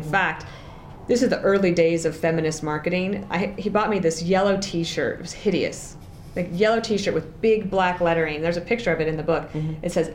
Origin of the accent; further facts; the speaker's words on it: Wyoming, United States; And when I say, no, I grew up in Wyoming, they think, oh, she knew the Cheneys.